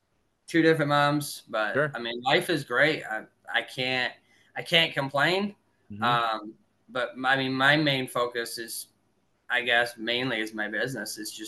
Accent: Hudson, Michigan, United States; also born or lived in Prince George's County, Maryland; So I was born and raised in Prince George, Maryland. My dad was in the Navy. Okay. He got out of the Navy. We moved to a small town called Hudson, Michigan.

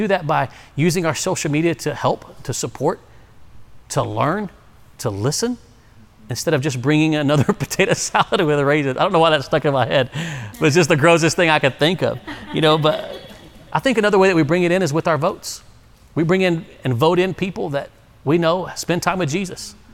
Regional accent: Texas, United States; Now, I'm from Texas, Texas born, Texas proud.

